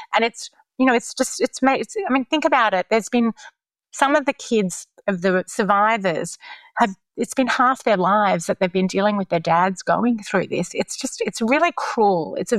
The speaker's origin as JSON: {"language": "English", "country": "Australia", "moved": "yes", "lives_now": "United States", "said": "but obviously I'm Australian. I've lived in America for 21 years."}